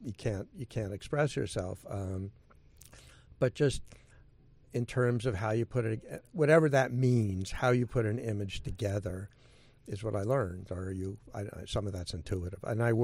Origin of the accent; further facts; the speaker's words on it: San Francisco, California, United States; I grew up in I grew up in Golden Gate Park in San Francisco when I was a kid. I lived half a block from it